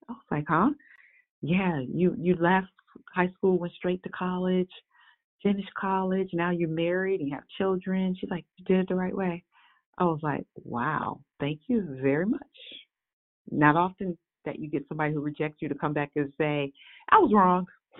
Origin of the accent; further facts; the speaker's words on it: Buffalo, New York, United States; And I remember when I grew up in Buffalo, and a lot of my friends after high school were just going on to either get married.